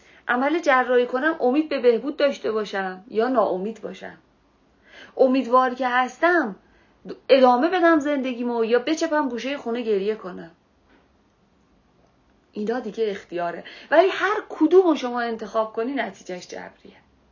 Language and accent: Persian; Karaj, Alborz, Iran; born there; من به دنیا آمدم، مثلا تو کرج به دنیا آمدم، توی نیویورک به دنیا نیومدم.